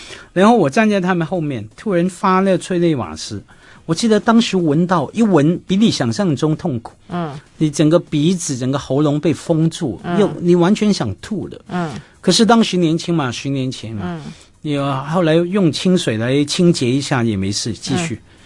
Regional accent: Wan Chai, Hong Kong; 湾仔是我的大本营啊，我在湾仔出生成长。

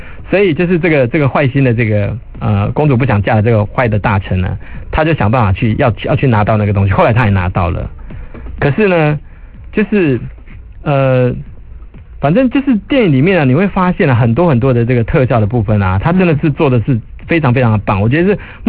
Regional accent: Taiwan; 然后我们台湾这边，我们大部分都讲

